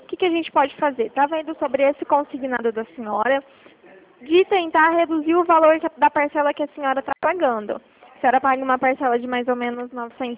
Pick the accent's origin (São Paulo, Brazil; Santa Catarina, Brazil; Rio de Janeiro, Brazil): São Paulo, Brazil; Bebedouro; sou de Bebedouro.